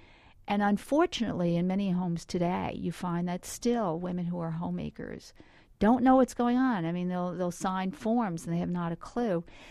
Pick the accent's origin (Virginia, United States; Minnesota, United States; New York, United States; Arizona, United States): New York, United States; Bronx; also born or lived in Newburgh, United States; So my mother moved down to the South Bronx. I grew up on Longfellow Avenue.